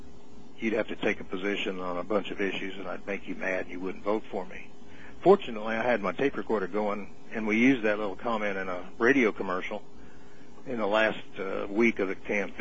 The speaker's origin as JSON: {"language": "English", "town": "Tulsa", "region": "Oklahoma", "country": "United States", "tie": "born or raised there", "said": "And growing up in Tulsa, when I was old enough to vote, registered Democrat because you could vote in primaries."}